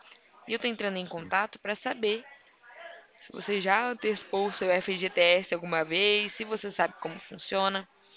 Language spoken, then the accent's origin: Portuguese; Bebedouro, São Paulo, Brazil; Isso daqui de Bebedouro, interior de São Paulo. Fica perto de Barretos.